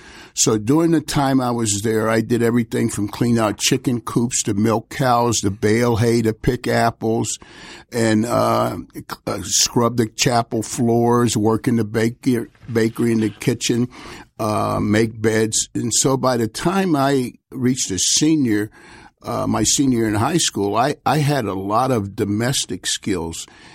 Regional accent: Washington, District of Columbia, United States; At the time, I grew up in Washington, D.C., and it was about 73% black at that time.

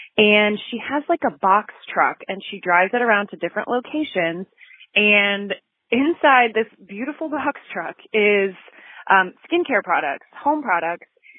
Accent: Dayton, Ohio, United States; I'm from the Dayton, Ohio area

